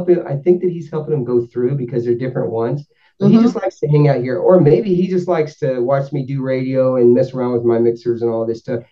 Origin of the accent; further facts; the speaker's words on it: Lubbock, Texas, United States; You know, I'm from Lubbock, Texas. This is dust.